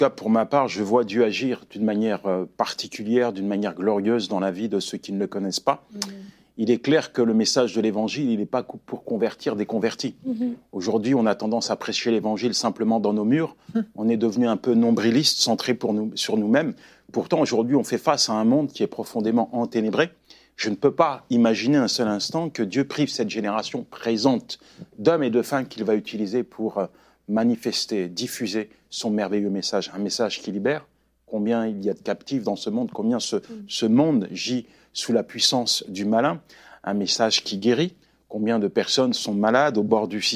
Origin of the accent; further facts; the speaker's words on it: France; moi, je viens de France, c'est quand même un pays où il y a la laïcité, on a le droit d'exprimer, de vivre notre foi